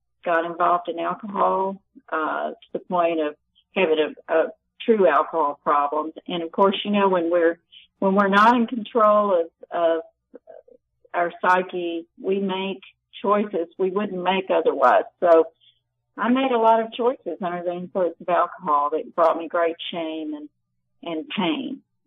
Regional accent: South Carolina, United States; accent: South Carolina; moved away; also born or lived in Dallas; I came from South Carolina, which was really kind of backwards compared to forward Dallas. And I didn't fit in. I looked like a hick and I wore funny clothes and I had this very strong South Carolina accent.

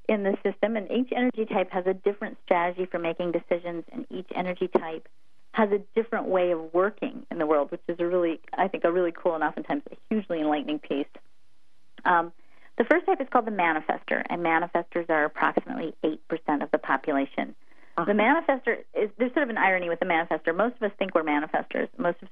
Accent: United States; We are, and actually being American, frankly.

